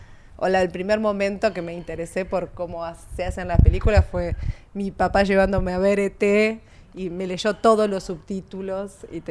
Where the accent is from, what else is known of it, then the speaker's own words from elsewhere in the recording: Martínez, Buenos Aires Province, Argentina; born there; Yo nací en Martínez.